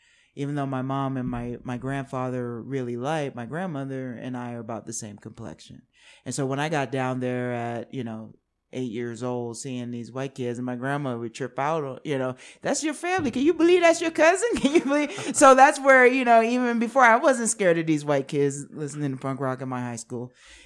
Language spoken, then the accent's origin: English; Washington, District of Columbia, United States; So growing up in Washington, D.C. and having that be a true melting pot, I got to know people from all different backgrounds